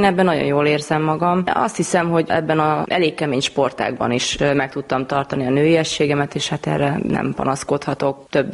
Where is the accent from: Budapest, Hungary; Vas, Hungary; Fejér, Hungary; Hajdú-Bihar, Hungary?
Fejér, Hungary; Székesfehérvár; Székesfehérváron az Alba Volán SC sportolójaként nevelkedtem, és most jelen pillanatban itt is dolgozom, mint edző.